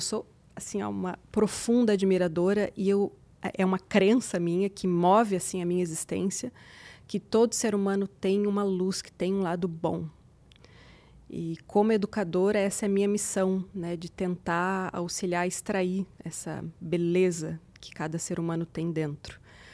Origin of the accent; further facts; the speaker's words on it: Florianópolis, Santa Catarina, Brazil; E como uma boa manezinha dele, eu sou natural de Floripa